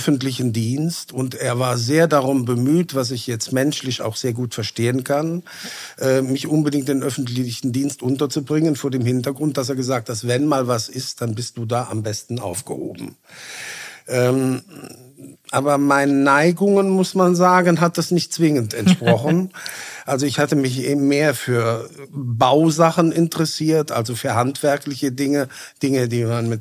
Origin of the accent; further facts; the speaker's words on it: Adenau, Rhineland-Palatinate, Germany; in einem Bauzeichnerbüro in meinem Heimatort auch damals in Adenau beworben.